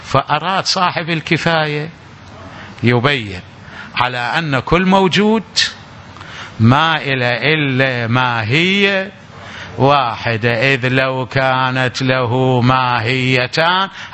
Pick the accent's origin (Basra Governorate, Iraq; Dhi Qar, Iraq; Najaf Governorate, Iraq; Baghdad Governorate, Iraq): Najaf Governorate, Iraq; Najaf; وأنا نجفي طالب علم